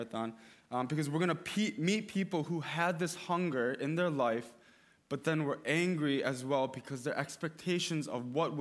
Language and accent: English; Farmington Hills, Michigan, United States; also born or lived in Seoul, South Korea; I'm Korean. I was born in Seoul, South Korea. I grew up in Farmington Hills, Michigan, pretty much my entire life.